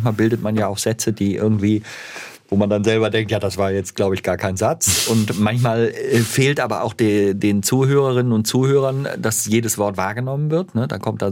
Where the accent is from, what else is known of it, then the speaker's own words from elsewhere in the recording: Bonn, North Rhine-Westphalia, Germany; ich bin ja in Bonn geboren. Ich bin ja tatsächlich Rheinländer. Ich weiß ja nicht, ob die Leute das wissen. Aber ich bin aus dem Rheinland. Nee, aber ich habe dann das Hochdeutsche was gelernt mit der Zeit.